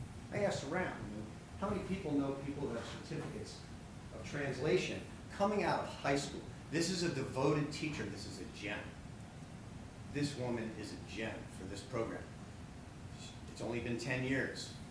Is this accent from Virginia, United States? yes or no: no; Ocean Township, New Jersey, United States; I grew up in Ocean Township, and I took Italian. My father, who was Irish, by the way, it's a large Irish population around here, married my mother, who was Italian.